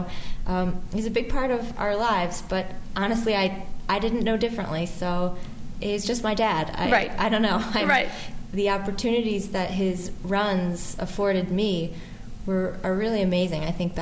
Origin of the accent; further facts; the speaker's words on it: Philadelphia, Pennsylvania, United States; And I grew up there. I was born in Chestnut Hill, actually, and quickly my parents moved to Mount Airy into a home on a really small, beautiful street.